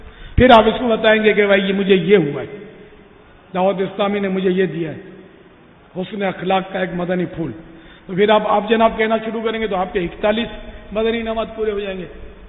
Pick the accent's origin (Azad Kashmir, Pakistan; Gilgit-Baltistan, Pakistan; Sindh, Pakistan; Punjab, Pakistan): Sindh, Pakistan; Karachi; born there; میں تو اصلاً نسلاً پاکستانی ہوں, میری تو پیدائشی باب المدینہ میں ہوئی ہے.